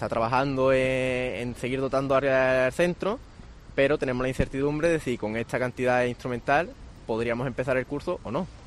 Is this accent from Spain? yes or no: yes; Lebrija, Andalusia, Spain; yo vengo de un pueblo de Sevilla, yo vengo de Lebrija, yo estoy bastante más lejos de mi casa de lo que podría estar